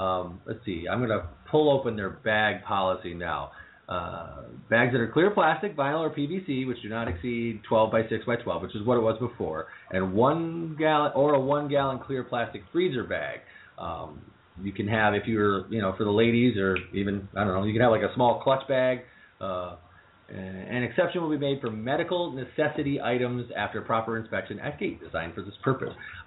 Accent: Syracuse, New York, United States; I'm originally from the New York area, Syracuse, New York, Central New York. There's a huge Buffalo Bills contingent there.

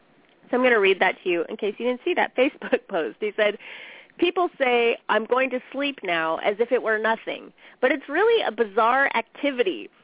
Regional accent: Bakersfield, California, United States; I grew up in Bakersfield where it's like 10 million degrees 6 months out of the year. It's so hot there.

